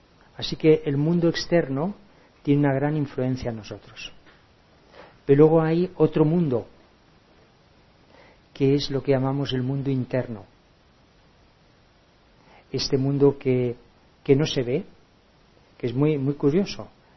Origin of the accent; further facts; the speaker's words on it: Santoña, Cantabria, Spain; Yo vivo con mi madre. Yo soy de Santoña, de un pueblecito de Cantabria, ¿no? Y vivo con ella.